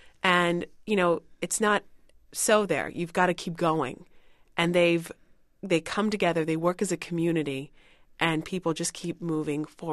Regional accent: United States; now in Sierra Leone; because I am from America

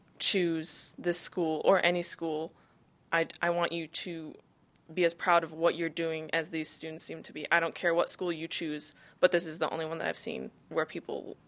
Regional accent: Lapeer, Michigan, United States; I'm a sophomore at Berea College. I'm from Lapeer, Michigan.

